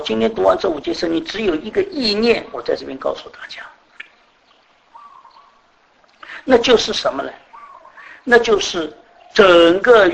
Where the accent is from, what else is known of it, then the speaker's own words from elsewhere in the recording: China; 我们中国人就按照根据中国人的习俗